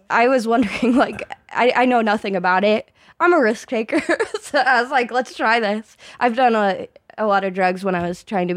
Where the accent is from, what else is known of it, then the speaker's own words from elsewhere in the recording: Phoenix, Arizona, United States; now in Los Angeles, United States; I grew up in Arizona and like the Phoenix area. I moved a lot, so I don't ever know how to answer where from Arizona am I from, because basically the Phoenix area.